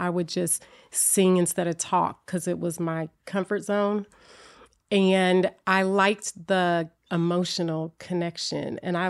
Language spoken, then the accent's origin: English; Oakland, California, United States; also born or lived in Berkeley; And I was born in Oakland, but I grew up in Berkeley and Oakland.